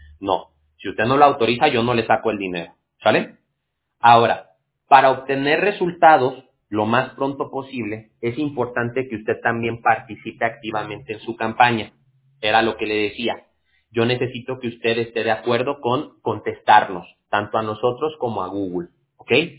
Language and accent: Spanish; Mexico; now in United States; aunque estamos en California, pues por ejemplo, yo soy mexicano